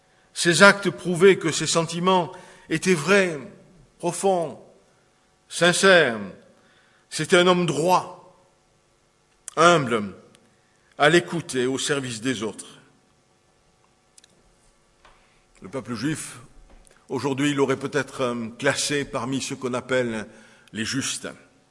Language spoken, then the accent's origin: French; Southern France, France; accent: southern French (midi); now in Switzerland; Ne me jugez pas à cause de mon accent du midi, que je n'ai pas perdu après 40 ans de Suisse.